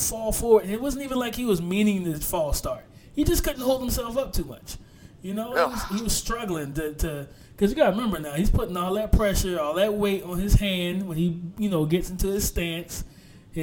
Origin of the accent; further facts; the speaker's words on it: the South, United States; I'm from the South, so the country accent's funny to me.